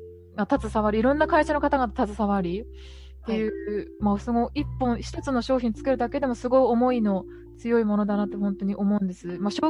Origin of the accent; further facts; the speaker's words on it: Kanazawa, Ishikawa, Japan; やっぱ私地元石川金沢なんですけど